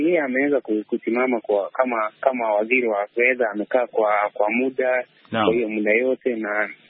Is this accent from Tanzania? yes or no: no; Kenya; Na natoka Kenya